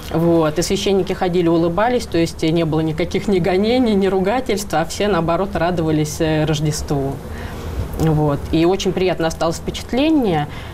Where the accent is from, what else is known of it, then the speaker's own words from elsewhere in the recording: Moscow, Russia; я на каждом углу честно говорила, что я из России, из Москвы.